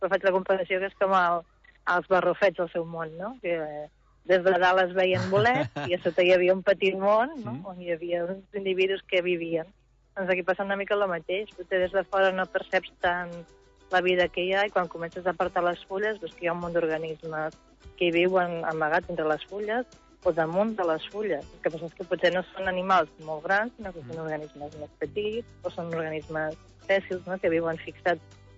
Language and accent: Catalan; Catalonia, Spain; i que vinc de les Terres de l'Ebre